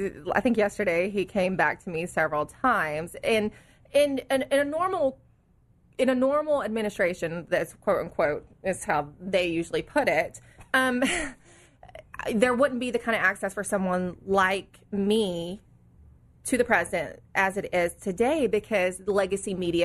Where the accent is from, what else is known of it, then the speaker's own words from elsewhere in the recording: Oklahoma, United States; I grew up near Cherokee in Cherokee Nation.